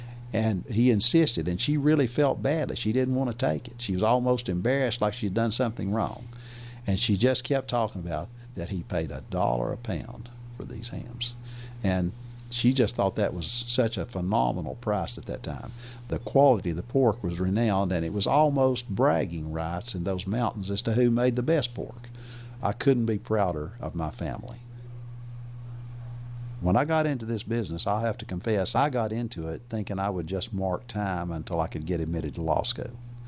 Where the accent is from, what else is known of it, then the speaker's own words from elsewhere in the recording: Virginia, United States; born there; I was born over in Scott County, Virginia, just about 3 hours from where we're sitting here in Madisonville.